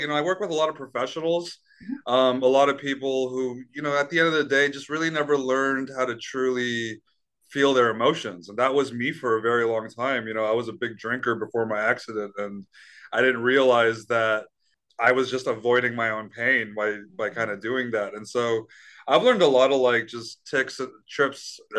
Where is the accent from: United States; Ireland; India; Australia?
India; So after my accident, so I'm Indian, right? And like, you know, like in Hindu, and we just have like such a really hardcore culture